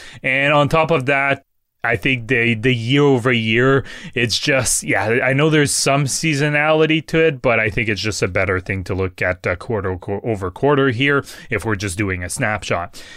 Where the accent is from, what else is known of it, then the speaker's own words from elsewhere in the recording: France; accent: French; English is a second language; I always have trouble pronouncing that with my French accent.